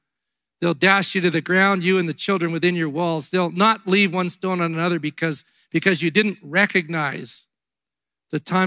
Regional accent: Red Deer, Alberta, Canada; We said, man, we're from Red Deer, Alberta, Canada. Never been to a game.

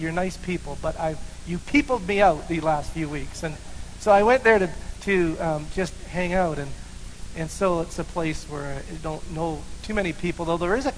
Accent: Red Deer, Alberta, Canada; no, I'm from Red Deer, Alberta.

